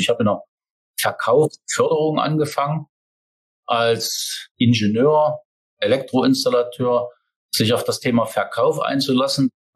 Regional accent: Saxony, Germany; Wirst du das als Sachse, der in Thüringen lebt, auch ein paar Jahre im Sauerland aushalten? Ne? Wir sind als Sachsen, als Thüringer sehr standorttreu

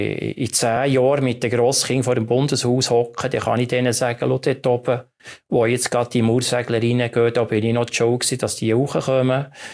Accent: Bern, Switzerland; Das Bernbiet als Berner.

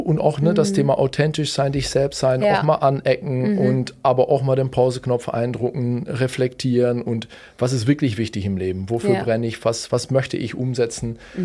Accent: Belgium; wo ich herkomme, also aus Belgien

